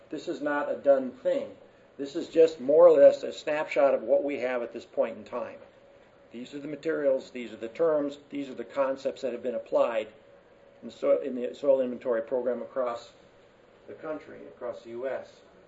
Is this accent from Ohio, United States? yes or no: no; Texas, United States; well, shucks, that's the way we've always called it, and because I'm from Texas, that's how it's going to be.